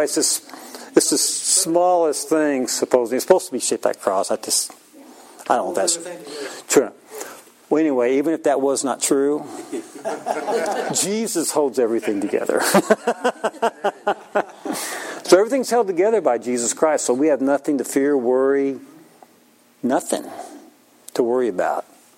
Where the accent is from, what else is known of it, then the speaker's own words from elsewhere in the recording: United States; And I was from America, supposedly.